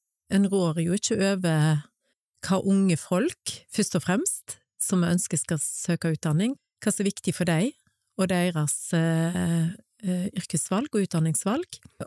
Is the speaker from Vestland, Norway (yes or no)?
yes; Fitjar, Vestland, Norway; Ja, jeg Fitjarbu og vokser på et småbruk på Tuftaland I lag med tre eldre søsken. Jeg fortsatt Fitjarbu